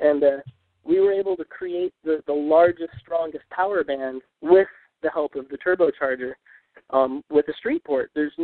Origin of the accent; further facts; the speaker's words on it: California, United States; I grew up in California. My dad was into race cars and hot rods.